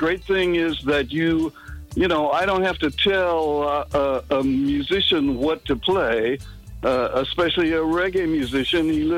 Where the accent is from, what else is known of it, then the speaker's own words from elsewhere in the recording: California, United States; But for me, I grew up in Southern California. I don't speak patois. I don't sing in patois.